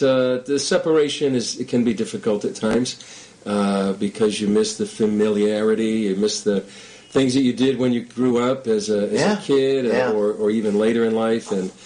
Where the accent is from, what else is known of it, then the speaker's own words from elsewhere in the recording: Massachusetts, United States; also born or lived in Michigan; I've lived for many years in Michigan. I grew up in Massachusetts, so snowstorms are not foreign to me